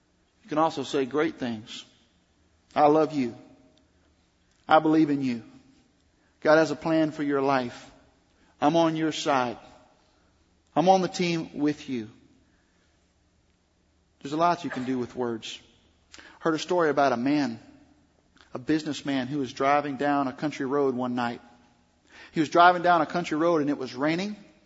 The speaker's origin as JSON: {"language": "English", "region": "the South", "country": "United States", "tie": "born or raised there", "accent": "Southern", "said": "Now, I was raised in the South, if you can't tell by my accent. My grandmothers are Southern belles."}